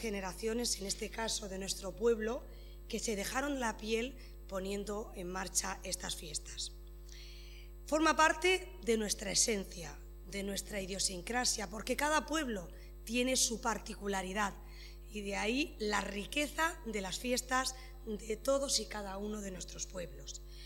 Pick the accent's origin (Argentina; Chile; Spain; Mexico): Spain; Pozo Estrecho, Region of Murcia; y en este caso en Pozo Estrecho, mi pueblo, todavía con más razón.